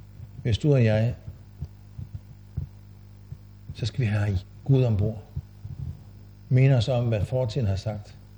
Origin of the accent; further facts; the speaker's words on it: Holstebro, Central Denmark Region, Denmark; Det gør vi ikke så meget hjemme i Holstebro.